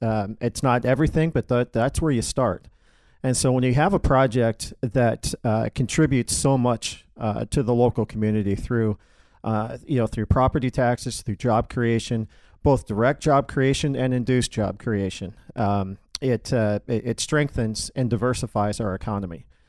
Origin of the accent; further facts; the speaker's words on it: Pacific Northwest, United States; now in Sioux City, United States; Originally, I'm from the Pacific Northwest.